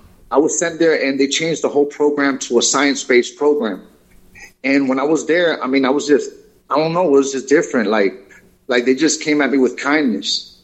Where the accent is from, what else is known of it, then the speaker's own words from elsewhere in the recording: Florida, United States; For me, it started when I was about 15 years old. Just the environment I grew up in Florida.